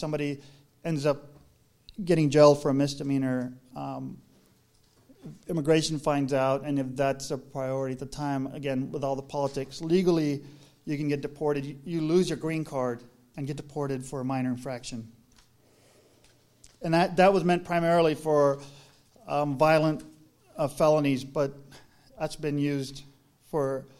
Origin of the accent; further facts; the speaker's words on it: Laredo, Texas, United States; I grew up in South Texas in Laredo on the border, it's about 95-96% of Mexican descent.